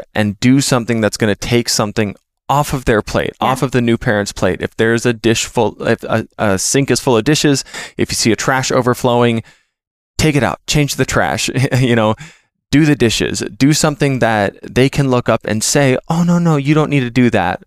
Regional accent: Minnesota, United States; so me being the Minnesotan people pleaser

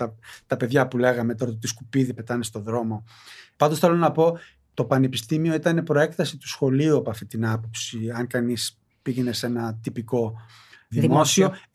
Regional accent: Zografou, Attica, Greece; Εγώ μεγάλο στο ζωγράφο. Το ζωγράφο ήταν πολυκατοικίες. Τέτοιου τύπου, τις δεκαετίες του 70

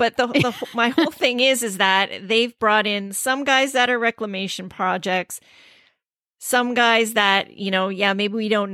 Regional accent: Scarborough, Ontario, Canada; My hometown.

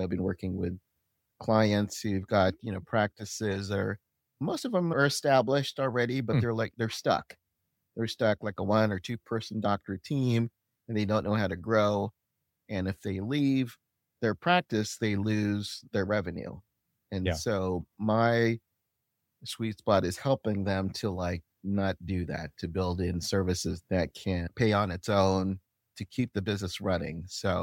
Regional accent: Sacramento, California, United States; now in San Diego, United States; I live here in San Diego. I grew up in Sacramento, by the way, Phoebe.

